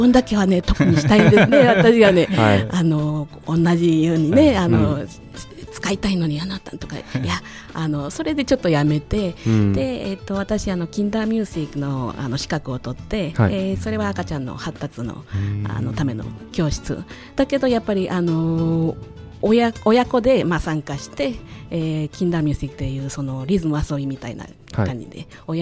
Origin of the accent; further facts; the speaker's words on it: Mexico; 私がのメキシコ生まれ育ち、はい、で、私 の, 生まれあの育った環境ではテレビがなかったんですね